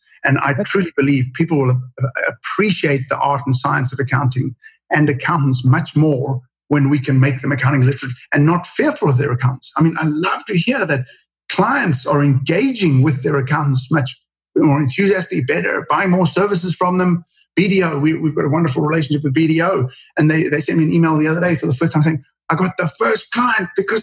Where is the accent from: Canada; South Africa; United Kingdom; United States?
South Africa; moved away; So in South Africa, I immigrated from South Africa because I didn't want to do military service. And it was in the bad old days of apartheid.